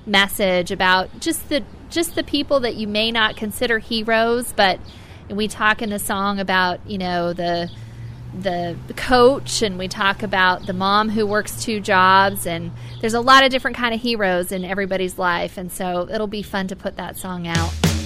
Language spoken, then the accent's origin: English; Richfield, Utah, United States; I was invited to play the 4th of July at my hometown in Richfield, Utah